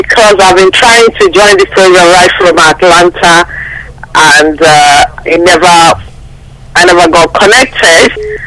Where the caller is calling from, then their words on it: London, United Kingdom; I'm calling from London.